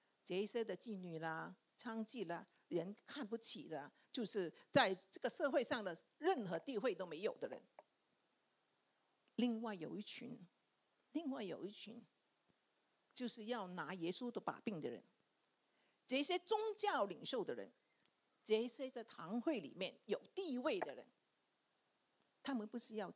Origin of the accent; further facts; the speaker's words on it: China; 其实 我会觉得犹太人跟我们中国人真的有一些、地方在习惯方面、风俗里面是 很接近的。